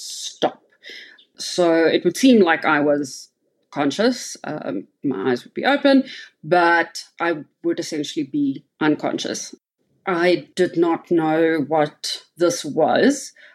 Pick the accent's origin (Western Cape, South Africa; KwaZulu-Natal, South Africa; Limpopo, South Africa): Western Cape, South Africa; Cape Town; now in Johannesburg, South Africa; I live in Johannesburg, South Africa. I'm originally from Cape Town.